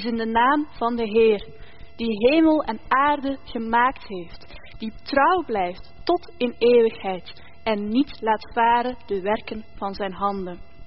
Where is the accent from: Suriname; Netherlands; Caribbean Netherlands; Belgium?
Belgium; Misschien herkennen jullie aan de kledingstijl dat ik ben opgegroeid in de jaren 90. Belgische nummerplaat, opgegroeid in België.